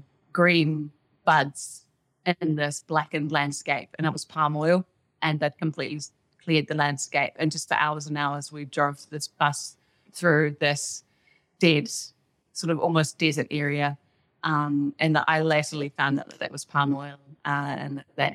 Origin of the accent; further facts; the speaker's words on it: New Zealand; I grew up in New Zealand. I grew up on a farm